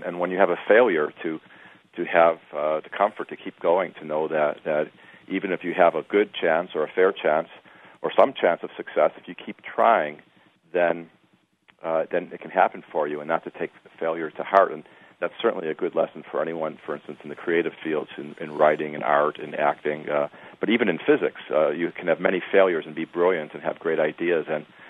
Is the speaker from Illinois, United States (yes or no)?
yes; Chicago, Illinois, United States; since I grew up in Chicago and you're not far from there